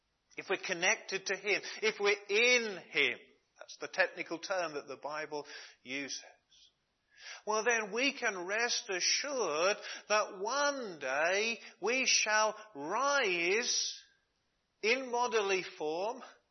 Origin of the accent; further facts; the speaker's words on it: United Kingdom; As British people, we are connected to her.